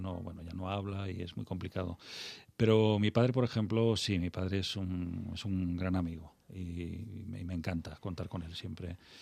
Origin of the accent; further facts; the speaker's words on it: Madrid, Community of Madrid, Spain; also born or lived in France / Vigo; Me crié entre Madrid y Vigo. Uh-huh. Mi familia, buena parte, la mitad de mi familia somos gallegos.